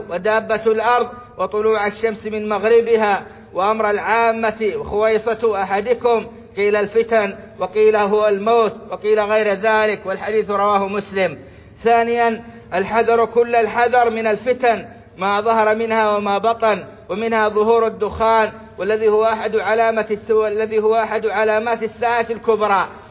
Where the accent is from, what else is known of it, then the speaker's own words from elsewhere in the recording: Saudi Arabia; وأدم على بلادنا السعودية أمنها وإيمانها